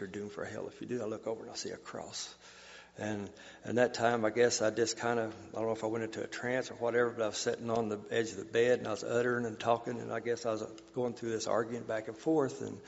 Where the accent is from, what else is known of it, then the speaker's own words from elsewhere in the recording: Lebanon, Missouri, United States; born there; also born or lived in Marshall, Missouri; Well, I was born here in Lebanon, Missouri, back in the early 60s.